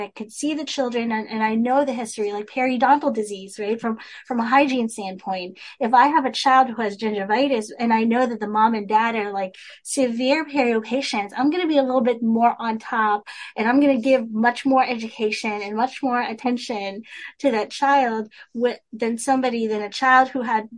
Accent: Philippines; I'm Filipino, I speak Tagalog

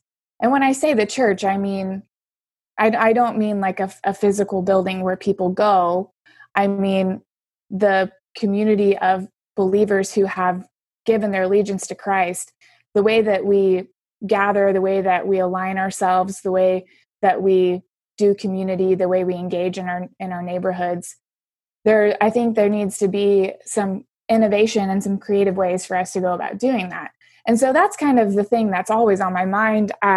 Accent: Illinois, United States; I guess I should also preface, I come from Southern Illinois. So I come from the rural Midwest.

